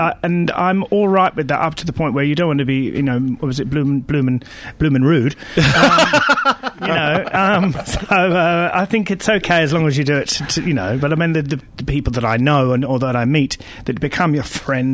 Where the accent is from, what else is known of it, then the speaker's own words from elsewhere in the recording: England, United Kingdom; now in Australia; it won't stop me being English. It will just make me an Australian citizen, which I'll be equally proud of.